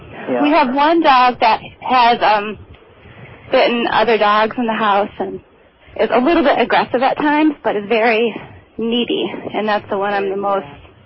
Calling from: Champaign, Illinois, United States; I'm from Champaign, Illinois.

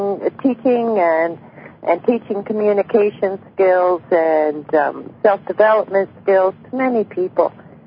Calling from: Ontario, Canada; It's north of Toronto in Canada.

